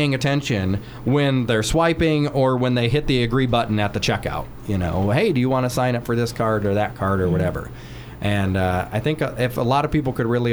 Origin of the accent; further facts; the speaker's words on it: Illinois, United States; So I'm from Illinois, so the math sometimes takes a little bit